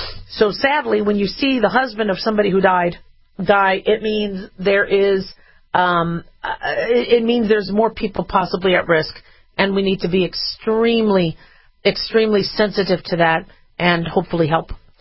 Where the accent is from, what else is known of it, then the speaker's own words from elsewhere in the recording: Phoenix, Arizona, United States; I grew up in Phoenix. I've watched Phoenix grow. It's huge. Phoenix it's a beautiful desert.